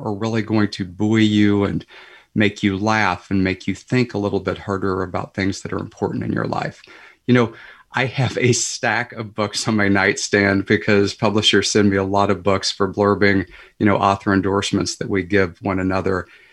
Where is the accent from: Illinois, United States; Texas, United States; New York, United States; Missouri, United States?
Missouri, United States; now in Saugatuck, United States; You know, I grew up in the Missouri Ozarks, and I ended up going on vacation to Saugatuck, and I fell in love with it.